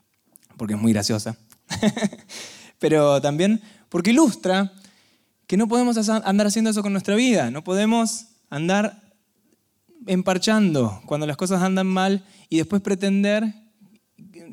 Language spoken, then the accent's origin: Spanish; Argentina; porque somos muy, muy argentinos